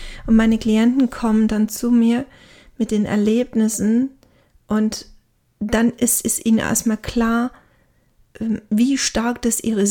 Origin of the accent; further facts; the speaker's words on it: Baden-Württemberg, Germany; Jetzt komme ich aus dem Schwabenland.